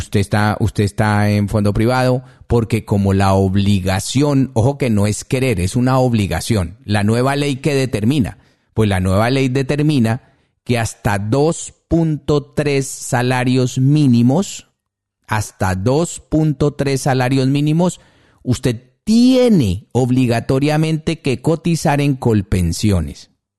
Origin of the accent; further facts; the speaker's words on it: Colombia; teniendo en cuenta el hecho de que somos colombianos en el exterior.